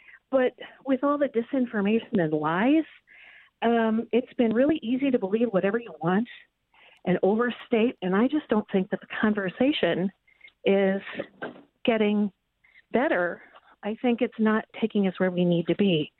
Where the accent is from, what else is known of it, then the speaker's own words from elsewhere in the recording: United States; I am from Edgewater and from Minneapolis and soon to be Downers Grove.